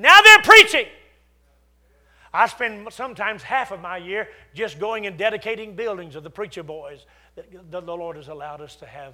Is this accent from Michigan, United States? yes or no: no; Texas, United States; I was so scared leaving, oh, wonderful Texas. Amen. I'm still a Southerner, just below the Mason-Dixon, Southern born and Southern bred. When I die, I'll be Southern dead.